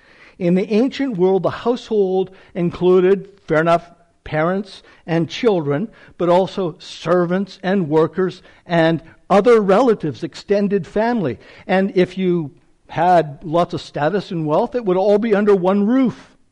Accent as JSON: {"language": "English", "country": "Canada", "said": "And that comes before our Canadian citizenship. And I love being a Canadian citizen. I really do."}